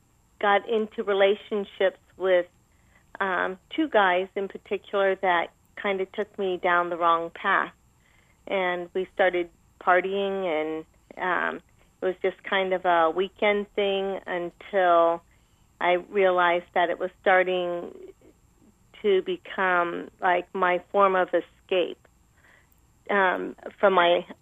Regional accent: Westerville, Ohio, United States; It was really nice. It was a small town, and I was raised Catholic and went to a Catholic school and a Catholic church.

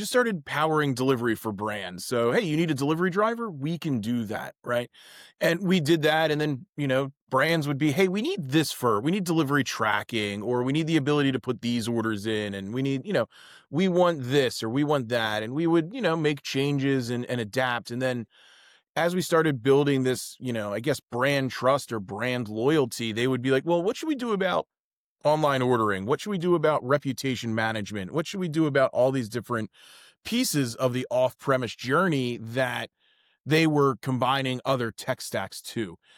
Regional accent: Philadelphia, Pennsylvania, United States; I am from Philadelphia, Pennsylvania

